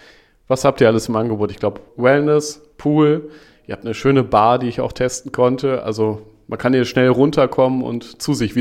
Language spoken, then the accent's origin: German; Eckernförde, Schleswig-Holstein, Germany; ich komme aus Eckernförde, sind wir fast als Nachbarn